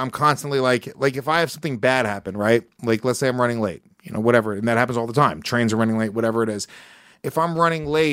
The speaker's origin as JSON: {"language": "English", "region": "New York", "country": "United States", "tie": "born or raised there", "said": "I grew up in Rockland County, New York. Uh-huh. I grew up in the burbs, but I spent so much time here."}